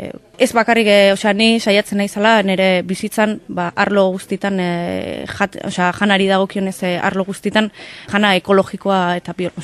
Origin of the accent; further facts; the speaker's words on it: Madrid, Community of Madrid, Spain; now in Beizama, Spain; Berez izatez, Madrildarra naiz. Eta Beizamara jo nintzen orain dela 4 urte